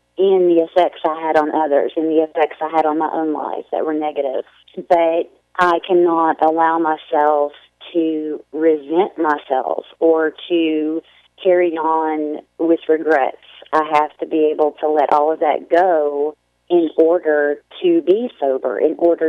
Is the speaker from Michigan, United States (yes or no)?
no; Kentucky, United States; 10 years ago, I moved back to Eastern Kentucky and really embraced being Appalachian.